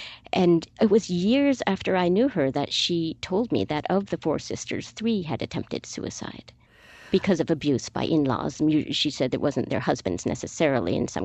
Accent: United States; just the fact that I come from the United States

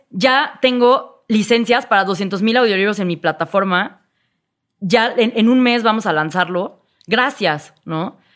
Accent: Mexico; Hey, I'm an entrepreneur from Mexico. No, uh-huh, soy emprendedora mexicana.

